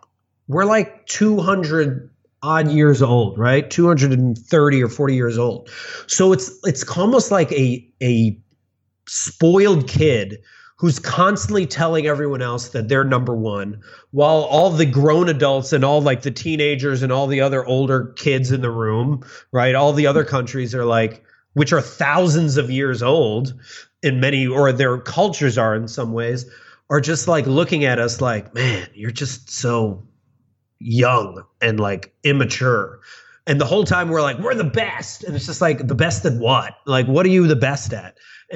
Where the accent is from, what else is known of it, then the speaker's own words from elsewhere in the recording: Illinois, United States; I grew up in the suburbs of Chicago.